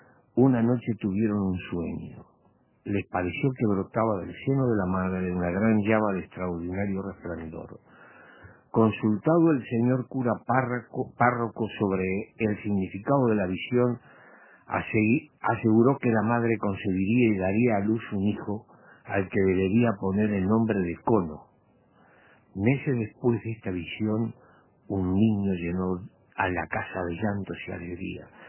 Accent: Florida, Uruguay; Soy místico, de Florida, imagínate.

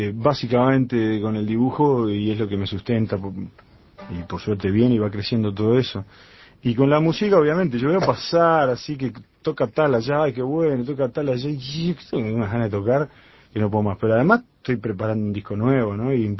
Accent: Uruguay; Yo soy uruguayo, ¿sabes? Viste, francés, porque de origen francés.

